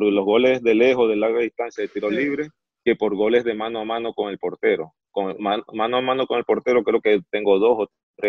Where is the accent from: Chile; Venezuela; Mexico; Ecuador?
Venezuela; Pero a lo que vengo es que nosotros, como venezolanos, ahí está el dicho que ese uno no es profeta en su tierra